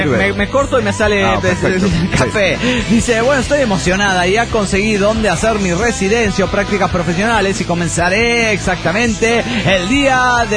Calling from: State of Mexico, Mexico; soy la cafeinómana del Estado de México

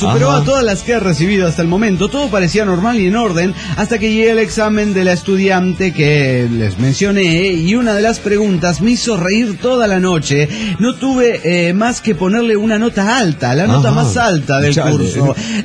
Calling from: Puebla, Mexico; de Puebla, México.

